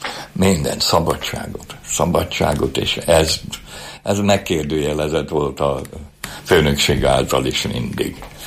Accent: Budapest, Hungary; kerültem ide 26 évvel ezelőtt, mert hát el kellett jönni a budai, a Budapestből, hogy úgy mondjam, mert én ott nevelkedtem olyan helyen, ahol a világ legszebb helye, de akkor csuparom volt az egész. Mert én 46-ban születtem a háború után

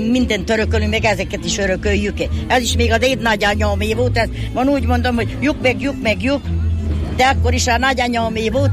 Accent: Buják, Nógrád, Hungary; Igen, a Bujáki, ezt meg lehet különböztetni, mert mi palócok vagyunk.

